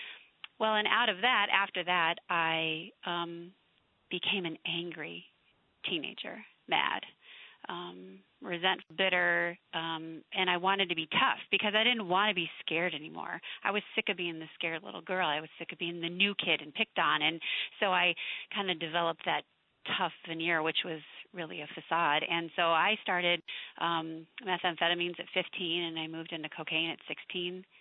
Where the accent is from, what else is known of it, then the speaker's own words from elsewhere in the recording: California, United States; But growing up in the Bay Area in California, I was pretty much raised by a single mom, and we moved around a lot, and I went to a different school every year until sixth grade